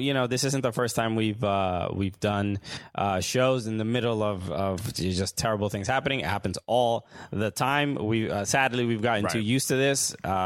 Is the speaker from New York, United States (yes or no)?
yes; Brooklyn, New York, United States; I'm from Sunset Park, Brooklyn. I have a lot of family that lives around that train station that uses that stop every day.